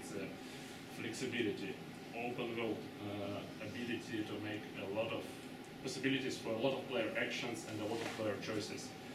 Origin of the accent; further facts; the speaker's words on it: Russia; English is a second language; I'm from Russia, and when I was studying in Moscow one time ago, the computers was a rare commodity in Russia.